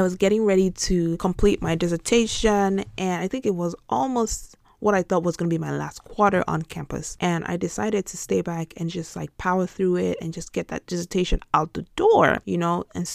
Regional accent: Nigeria; moved away as an adult; now in United States; because I'm Nigerian. I moved to America for grad school

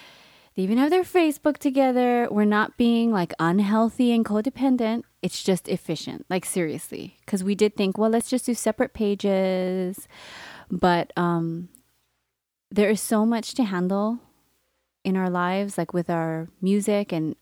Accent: Hawaii, United States; they know our histories of being born and raised in Hawaii.

